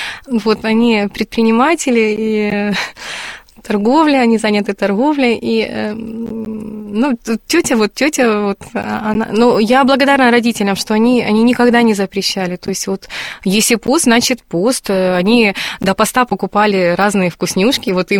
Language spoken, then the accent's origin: Russian; Stakhanov, Luhansk Oblast, Ukraine; Вот, я родилась в Стаханове, выросла там.